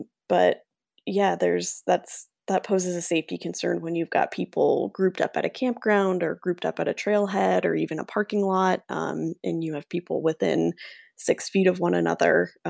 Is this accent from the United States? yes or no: yes; Idaho, United States; But I grew up in Elmore County.